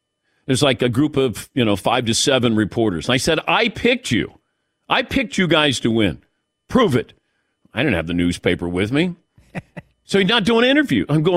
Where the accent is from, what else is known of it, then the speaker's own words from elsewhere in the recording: Cincinnati, Ohio, United States; When I got to ESPN, I didn't think it was important to say, hey, I'm a Reds fan, or I grew up in Cincinnati.